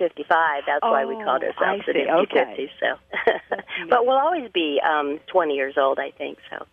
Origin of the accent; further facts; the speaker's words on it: Marshalltown, Iowa, United States; I grew up in Marshalltown, Iowa, and a group of us have been together for 60 years.